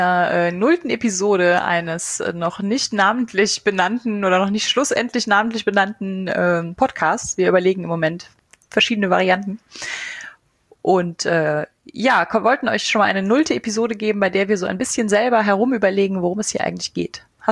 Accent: Eifel, Germany; Also ich bin in der Eifel aufgewachsen, nicht so ganz tief in der Eifel, aber genug, um quasi keinen Kontakt zur zivilisierten Welt zu haben.

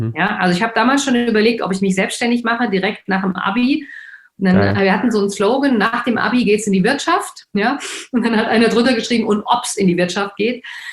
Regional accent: Frankfurt, Hesse, Germany; Ich komme ja aus Frankfurt, Nied, da kann man nach Höchst rüberlaufen

